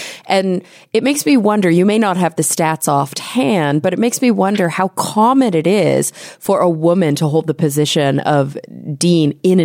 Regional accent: Texas, United States; also born or lived in New York; now in Los Angeles, United States; I was born and raised in Texas. I moved to New York, to the city for a while, and now I've been living in Los Angeles for about a decade.

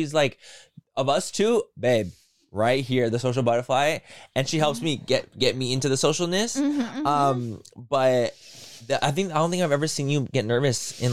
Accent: San Diego, California, United States; Like it didn't apply to me because I grew up in San Diego.

